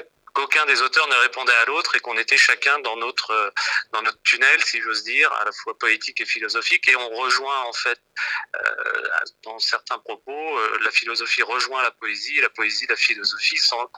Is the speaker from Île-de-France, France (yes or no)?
yes; Paris, Île-de-France, France; je suis parisien et je me balade beaucoup dans Paris à pied.